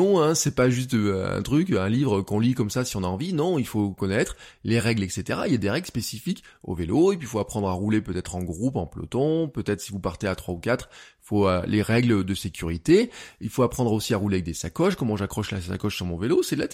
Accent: Auvergne-Rhône-Alpes, France; en tant qu'Auvergnat, je suis chauvin, donc je vous dis, venez en Auvergne faire du vélo.

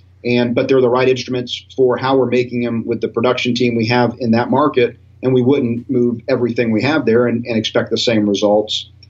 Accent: Tampa, Florida, United States; also born or lived in Nashville, United States; Yeah, originally born and raised in Tampa. So lived here in the Tampa Bay area for most of my life. I lived in Nashville for 3 years, and that was about it. So, you know, definitely a Floridian.

